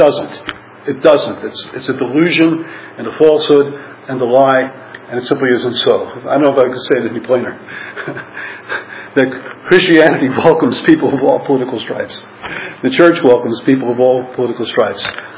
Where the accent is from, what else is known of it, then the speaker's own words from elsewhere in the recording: New York, United States; It's kind of like being a New Yorker hitchhiking your way through Nebraska. That was me as a teenager.